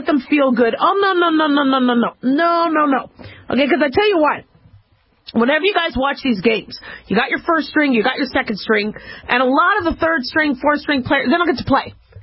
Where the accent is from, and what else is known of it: Las Vegas, Nevada, United States